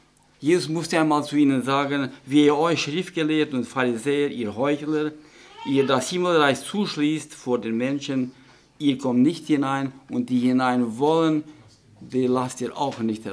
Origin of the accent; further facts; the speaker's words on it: Sibiu, Sibiu County, Romania; In meiner alten Heimat, ich komme aus der Gegend von Hermannstadt, also ganz weg von da.